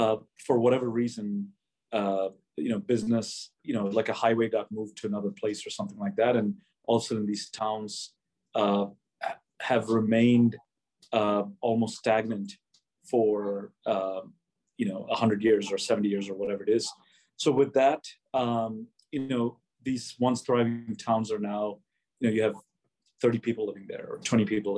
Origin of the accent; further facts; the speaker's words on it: Chicago, Illinois, United States; until then, I grew up in Chicago, and I was exposed to all the metropolitan cities.